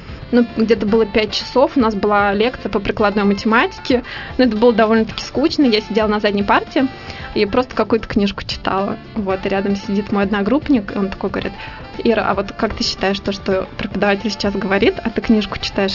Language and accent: Russian; Moscow, Russia; Да, я родилась в Москве.